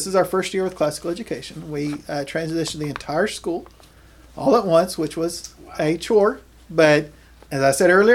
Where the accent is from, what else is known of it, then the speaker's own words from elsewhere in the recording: Houston, Texas, United States; I come from Houston. Houston is very diverse.